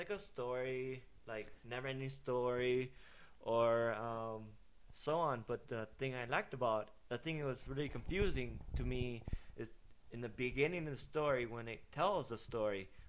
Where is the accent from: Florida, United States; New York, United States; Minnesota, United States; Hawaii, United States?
Hawaii, United States; Yeah, but I probably could because I'm from Hawaii.